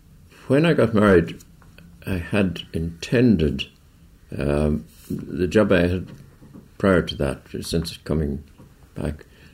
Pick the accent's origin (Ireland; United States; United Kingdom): Ireland; Dublin, Leinster; I was brought up in Dublin, in the Navan Road, Northsider, and went to school in Colostomer in the centre of the city